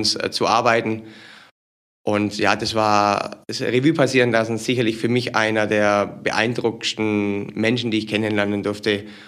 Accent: Memmingen, Bavaria, Germany; Ich bin 43 Jahre alt, komme ursprünglich, wie man vielleicht an meinem Dialekt hört, aus dem Unterallgäu, geboren in Memmingen, lebe seit knapp über 20 Jahren hier in der Region.

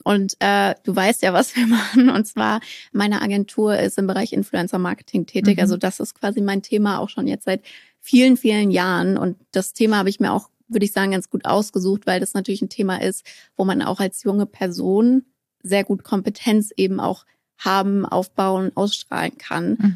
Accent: Frankfurt, Hesse, Germany; born there; now in Berlin, Germany; ich wohne in Berlin, das ist meine Wahlheimat. Eigentlich bin ich in Frankfurt geboren, in Frankfurt am Main, wie du ja auch, habe ich eben erfahren im Vorgespräch. Und ich bin jetzt tatsächlich 25 Jahre alt.

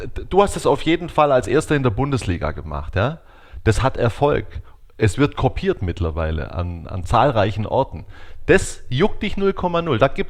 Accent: Southern Germany, Germany; Ich komme ja aus Süddeutschland, das heißt, ich bin aufgewachsen mit dem Schweizer Fernsehen tatsächlich.

